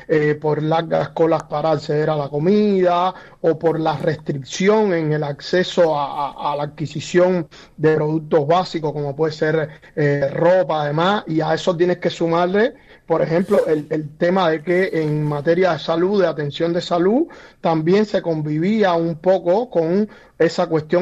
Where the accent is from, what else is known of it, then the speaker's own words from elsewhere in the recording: Cuba; moved away; Yo hace prácticamente 20 años que me fui de Cuba, ya en el último tiempo que yo me fui de Cuba